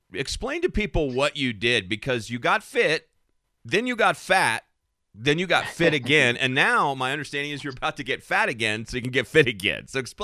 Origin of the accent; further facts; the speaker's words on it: Arizona, United States; I love the West. I grew up in Arizona, and so the big skies and the mountains everywhere.